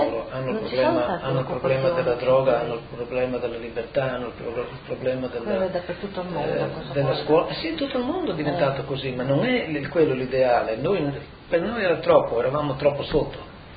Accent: Friuli-Venezia Giulia, Italy; siamo friulani di prima della guerra, siamo friulani di un Friuli che non esiste più.

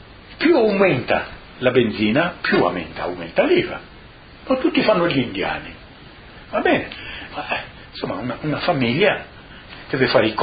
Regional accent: Trieste, Friuli-Venezia Giulia, Italy; born there; Ma io sono nato a Trieste

